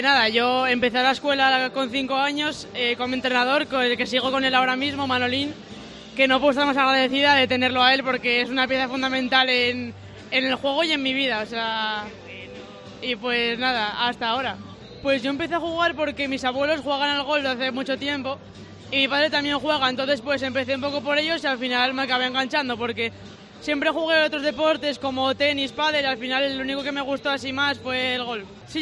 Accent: Oviedo, Asturias, Spain; De Asturias, de Oviedo.

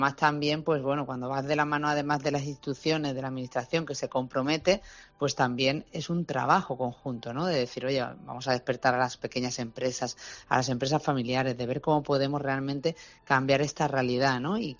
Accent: Andalusia, Spain; Lo que pasa es que cuando es mi tierra... Siempre tira, porque es imposible llegar a todos los lugares donde les gustaría que llegáramos, pero bueno

